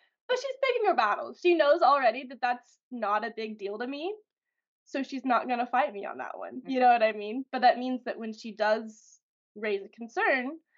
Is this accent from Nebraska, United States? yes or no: no; Arkansas, United States; We're both from Arkansas, right?